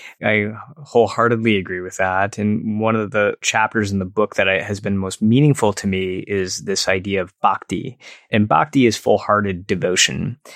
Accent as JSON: {"language": "English", "town": "Detroit", "region": "Michigan", "country": "United States", "tie": "born or raised there", "said": "actually not too far away from where I grew up in Detroit."}